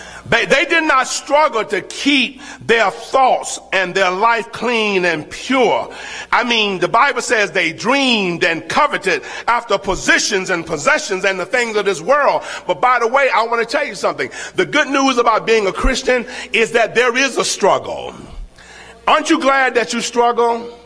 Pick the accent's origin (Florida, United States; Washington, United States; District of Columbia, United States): Florida, United States; You know, I'm from Florida. I grew up around the Gulf of Mexico. So, you know, I learned to swim very early.